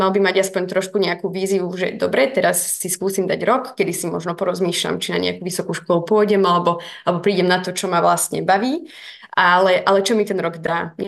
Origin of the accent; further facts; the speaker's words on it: Bajerov, Prešov Region, Slovakia; v dedinke Bajerov, kde som sa narodila, odkiaľ pochádzam